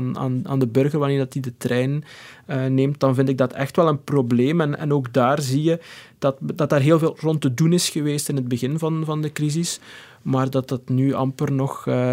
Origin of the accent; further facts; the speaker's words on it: Waasmunster, East Flanders, Belgium; now in Ghent, Belgium; Ik ben Gentenaar van adoptie, maar eigenlijk kom ik uit het Waasland. Ik ben opgegroeid in Waasmunster, wat tussen Gent en Antwerpen ligt.